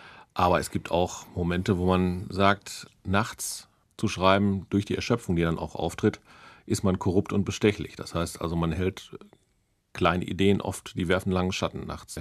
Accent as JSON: {"language": "German", "town": "Bielefeld", "region": "North Rhine-Westphalia", "country": "Germany", "said": "in Bielefeld, wo ich herkomme"}